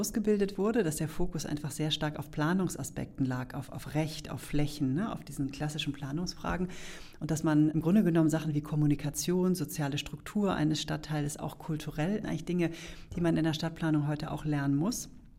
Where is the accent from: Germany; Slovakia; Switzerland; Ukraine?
Switzerland; Also ich komme ja aus der Schweiz und deshalb bin ich sehr partizipationserfahren.